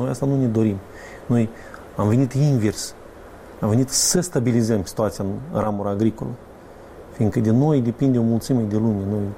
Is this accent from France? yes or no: no; Moldova; also born or lived in United Kingdom; Am vrut să fac performanță, tehnologie în Republica Moldova, la noi acasă.